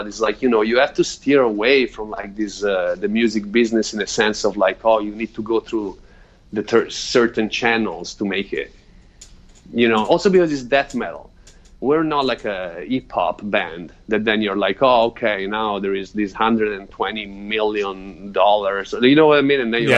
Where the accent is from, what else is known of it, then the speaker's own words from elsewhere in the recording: Italy; English is a second language; I grew up in Italy.